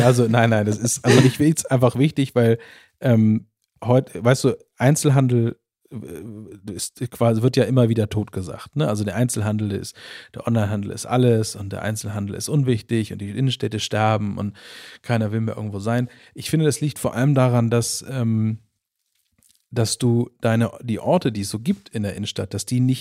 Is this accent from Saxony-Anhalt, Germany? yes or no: no; Hamburg, Germany; born there; ich bin auch gebürtiger Hamburger.